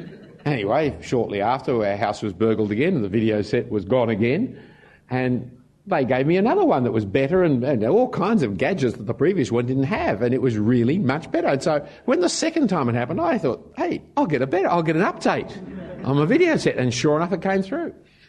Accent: Australia; Just because I'm an Australian male.

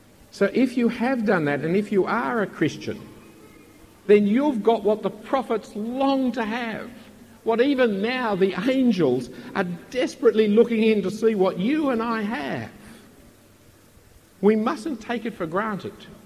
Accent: Bellevue Hill, New South Wales, Australia; I know it, I come from Bellevue Hill.

